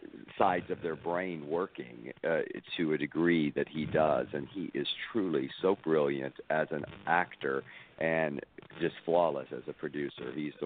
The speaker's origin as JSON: {"language": "English", "town": "Winters", "region": "Texas", "country": "United States", "tie": "born or raised there", "said": "when I was a little boy, growing up in Winters, Texas, where Sorted Lives is set"}